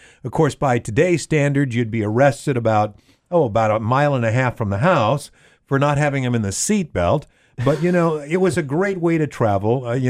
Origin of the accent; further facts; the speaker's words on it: Modesto, California, United States; I grew up in Modesto, and we took a lot of trips down south. We never really left the state much